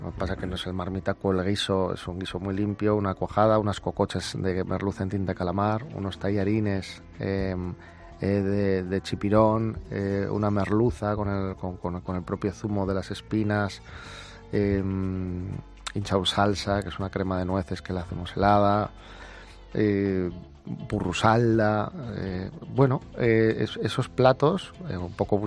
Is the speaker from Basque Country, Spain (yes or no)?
yes; Bilbao, Basque Country, Spain; Yo soy de Bilbao, me he criado con la gastronomía vasca